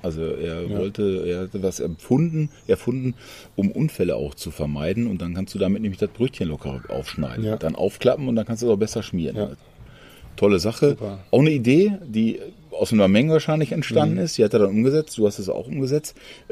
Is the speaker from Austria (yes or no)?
no; North Rhine-Westphalia, Germany; sagt man ja bei uns im Ruhrgebiet